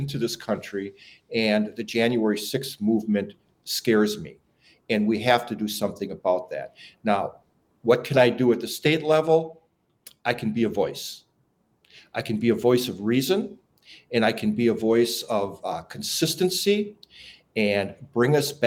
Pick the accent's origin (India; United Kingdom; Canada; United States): United States; De Pere, Wisconsin; I'm from De Pere, Wisconsin.